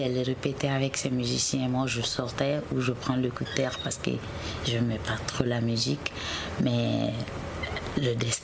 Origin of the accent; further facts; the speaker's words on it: Wassoulou, Mali; Je viens de Wassolo. Je suis la fille